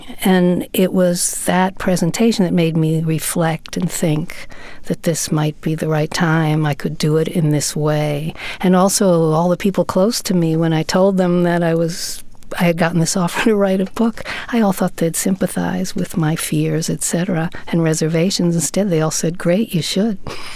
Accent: Queens, New York, United States; Well, it's more a question of where I grew up in Queens.

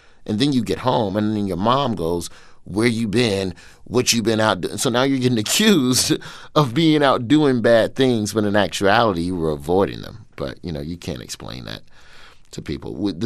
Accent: Birmingham, Alabama, United States; born or raised there; moved away as an adult

